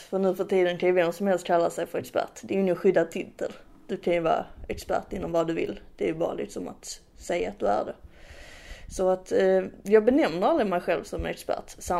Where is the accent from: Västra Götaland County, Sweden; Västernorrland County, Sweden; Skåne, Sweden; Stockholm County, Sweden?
Skåne, Sweden; accent: Skåne; Definitivt inte om jag gör det på min skånska.